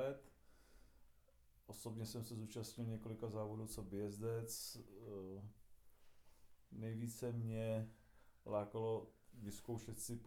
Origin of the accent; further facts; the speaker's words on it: Sušany, Ústí nad Labem Region, Czechia; je mi 42 let, celý život bydlím v bezprostřední blízkosti Strupčic, původem jsem ze Sušan.